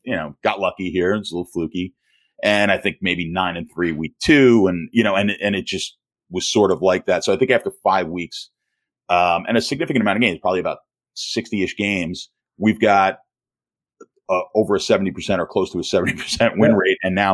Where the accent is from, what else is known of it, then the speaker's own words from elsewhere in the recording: Brooklyn, New York, United States; Back in the day, I grew up in Brooklyn.